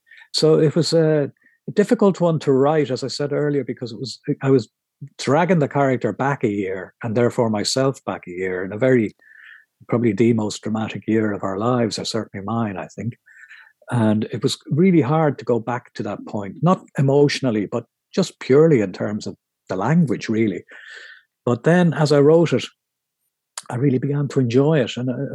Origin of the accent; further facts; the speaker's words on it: Ireland; I just felt very comfortable being Irish, which is, you know, it's a good thing.